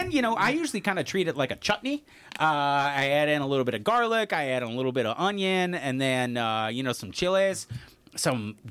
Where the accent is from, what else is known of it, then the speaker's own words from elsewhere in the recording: La Farge, Wisconsin, United States; Is it because I'm from Lafarge?